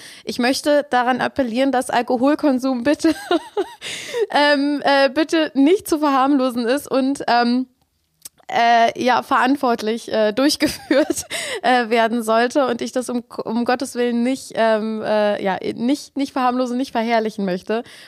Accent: Berlin, Germany; Ich identifiziere mich, solange ich denken kann, immer eher als Berlinerin.

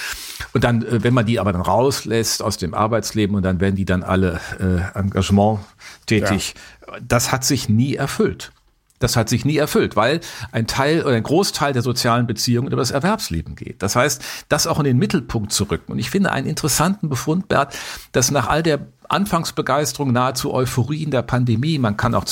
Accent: Düsseldorf, North Rhine-Westphalia, Germany; born there; ist ja immer meine Geburtsstadt.

